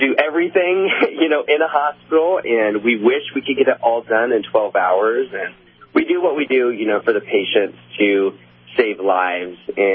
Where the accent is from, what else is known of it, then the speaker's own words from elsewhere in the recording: Orlando, Florida, United States; It's my hometown show. I was born and raised in Orlando, live in Orlando, worked at Walt Disney World.